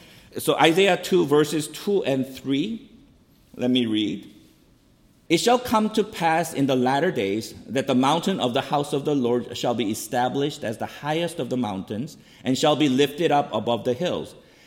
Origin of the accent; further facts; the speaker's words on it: South Korea; I come from Korea